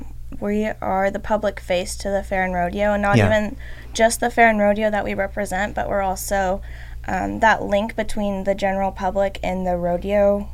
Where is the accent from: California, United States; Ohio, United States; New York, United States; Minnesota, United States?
Minnesota, United States; St. Paul; And then I'm actually from St. Paul, but Canby has always been a close second hometown to me.